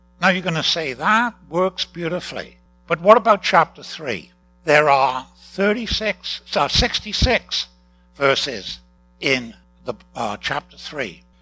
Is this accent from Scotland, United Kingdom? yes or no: no; Newport, Wales, United Kingdom; when I grew up in Newport, we had one famous son.